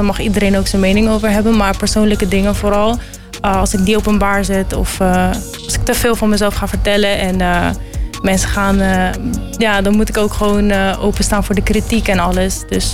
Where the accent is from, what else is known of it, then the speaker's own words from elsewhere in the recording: Afghanistan; het is best wel moeilijk om als Afghaanse meisje in de muziek echt iets te doen